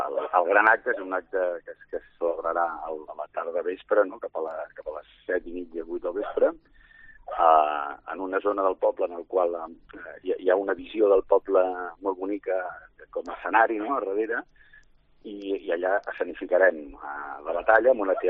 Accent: Catalonia, Spain; perquè com a catalans, no?, sembla que sempre celebrem les derrotes

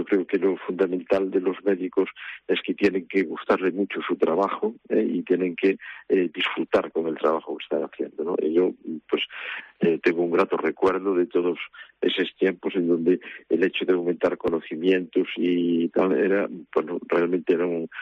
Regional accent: Santiago de Compostela, Galicia, Spain; Sí, la estudié aquí en Santiago, sí, yo soy natural de Santiago.

